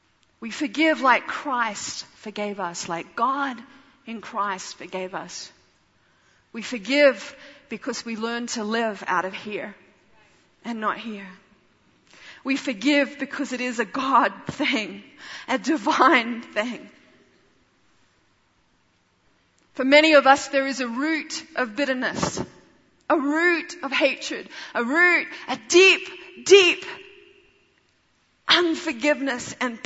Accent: Papua New Guinea; born there; I was born in Papua New Guinea.

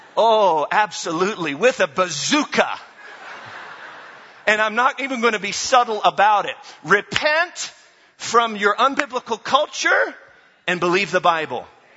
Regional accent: United States; Okay, so I grew up as an American. And so part of being American means you are full of pride and ego.

